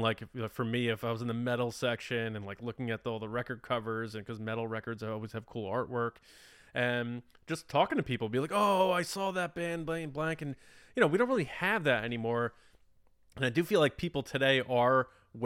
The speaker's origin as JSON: {"language": "English", "town": "West Babylon", "region": "New York", "country": "United States", "tie": "born or raised there", "said": "There was this record store by my house where I grew up originally on Long Island."}